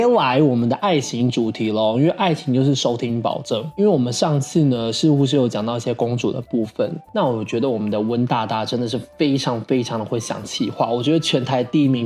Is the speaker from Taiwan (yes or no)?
yes; Taiwan; 我那时候去的时候我们的口音你知道还是有差的嘛，就大概讲要讲清楚一点，就是哎，他们可以大概体会到你是台湾人